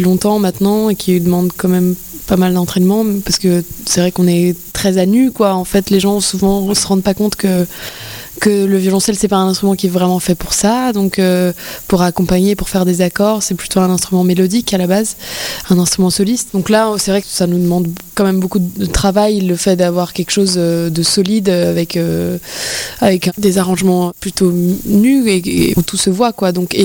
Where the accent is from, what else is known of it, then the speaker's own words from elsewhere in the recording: Brazil; now in France; Oui, je suis brésilienne, je suis née au Brésil, mais j'habite en France depuis 12 ans, 13 ans